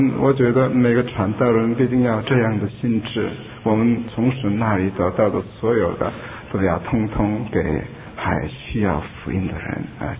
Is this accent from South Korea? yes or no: yes; South Korea; Chinese is a second language; 他问我韩国人是不是很容易生气发脾气，所以我回答是的。